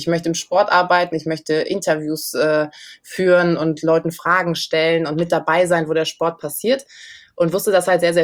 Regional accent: Bergisch Gladbach, North Rhine-Westphalia, Germany; ich komme aus Bergisch Gladbach

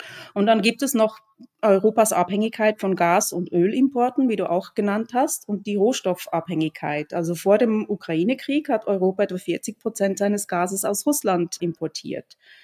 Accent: Switzerland; als Schweizerin verfolge ich die Zollverhandlungen der Schweiz mit der USA gerade

